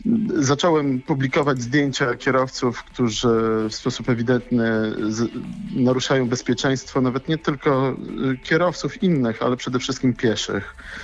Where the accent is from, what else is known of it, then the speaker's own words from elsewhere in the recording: Szczecin, West Pomeranian Voivodeship, Poland; Nie, jestem zwykłym szarym szczecinianinem.